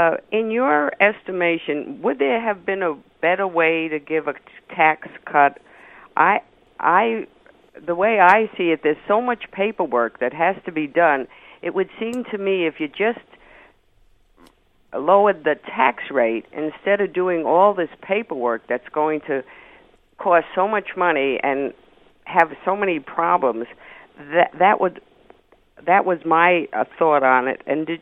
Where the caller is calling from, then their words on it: Aurora, Illinois, United States; Oh, I'm from Aurora.